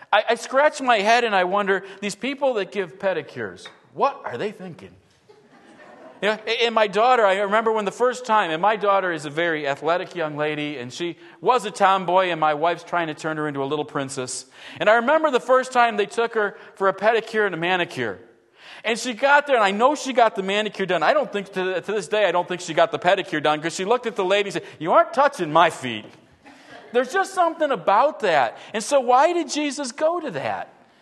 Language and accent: English; New York, United States; And I told him, well, I'm from Western New York.